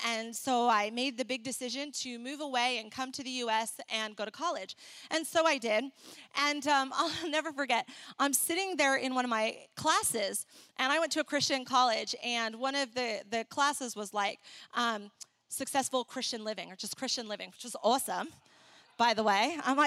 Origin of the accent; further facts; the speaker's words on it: Ecuador; I grew up in Ecuador. I love Latin America, and I thought, oh, maybe not Ecuador because I've already been there.